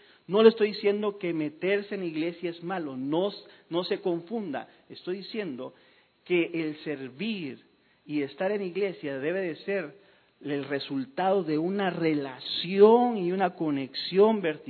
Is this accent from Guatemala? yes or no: yes; Guatemala; o la mayoría de los guatemaltecos, yo soy guatemalteco, ella es salvadoreña.